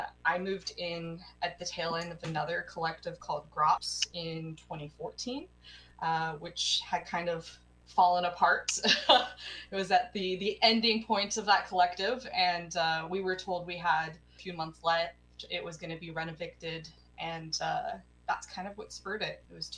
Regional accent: Portland, Oregon, United States; I am the executive director of the James Black Gallery. I'm originally from Portland, Oregon. I came up here to go to school for animation in 2011

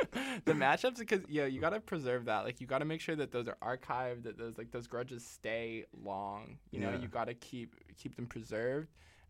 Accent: Montreal, Quebec, Canada; I grew up in Montreal

